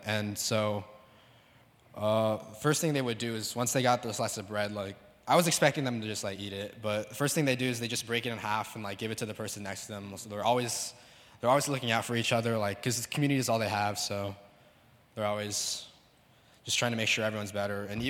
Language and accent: English; United States; I'm like a teenager growing up in America